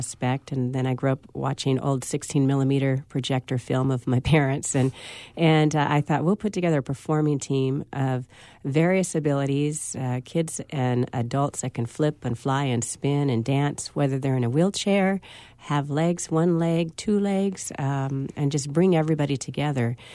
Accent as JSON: {"language": "English", "town": "Fresno", "region": "California", "country": "United States", "tie": "born or raised there", "said": "I'm homegrown. I grew up in the Tower District and attended McLean High School in Fresno State."}